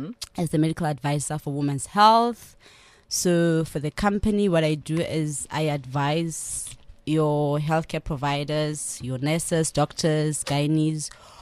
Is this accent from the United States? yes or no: no; Thaba Nchu, Free State, South Africa; born there; I'm born in Tabanchu in the Free State.